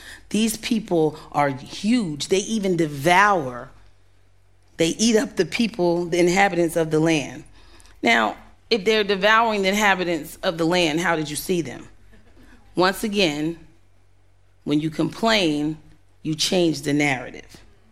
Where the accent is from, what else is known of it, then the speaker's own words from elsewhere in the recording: New Jersey, United States; But anyway, I'm from New Jersey, so yeah.